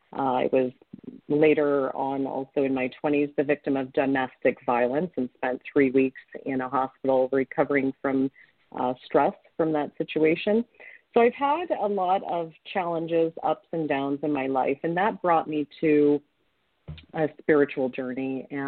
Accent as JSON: {"language": "English", "region": "Ontario", "country": "Canada", "tie": "born or raised there", "said": "I come from a family of immigrants, and I grew up in Ontario, Canada, on my grandfather's fruit orchard."}